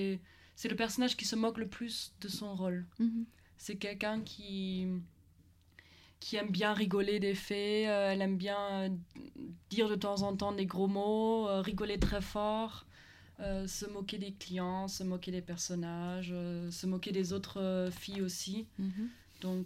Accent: Germany; French is a second language; Des mots que même moi, en tant qu'allemande, je n'ai jamais entendu avant.

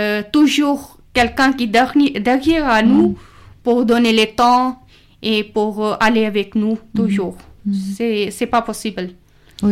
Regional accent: Pakistan; French is a second language; now in France; je suis pakistanaise. Depuis 4 ans, je suis arrivée en France. Et quand je suis arrivée en France, je ne parlais pas du tout

